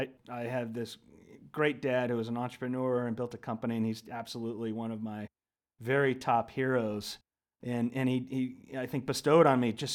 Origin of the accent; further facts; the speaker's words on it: Austin, Texas, United States; also born or lived in Cleveland; I was born in Cleveland but grew up in Austin, Texas.